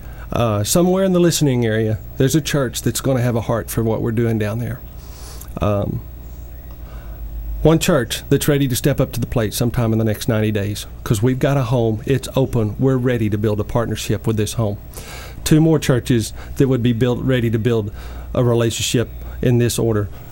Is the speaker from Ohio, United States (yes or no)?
no; Texas, United States; now in Guatemala; You'd never guess I was from West Texas.